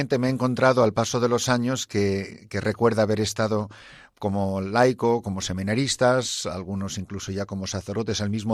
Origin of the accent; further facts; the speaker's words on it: Madrid, Community of Madrid, Spain; also born or lived in London, United Kingdom; se casaron en España, fueron a vivir a Londres, allí nacimos los tres hermanos, soy el mayor de los tres, y en el año 64 vinimos a vivir a Madrid por motivos de trabajo de mi padre y ya nos quedamos aquí para siempre.